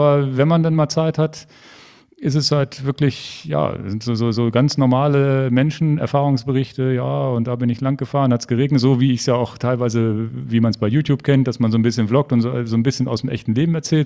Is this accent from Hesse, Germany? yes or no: no; Hanover, Lower Saxony, Germany; born there; Ich bin in Hannover geboren.